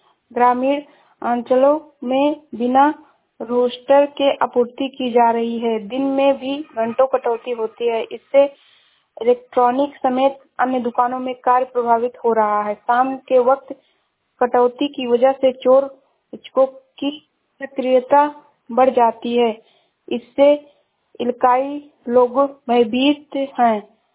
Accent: Uttar Pradesh, India; मैं जिला श्रावस्ती से हूँ।

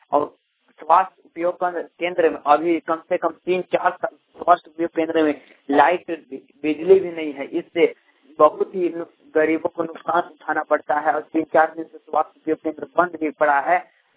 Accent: Jharkhand, India; मैं लातेहार जिला से हूँ

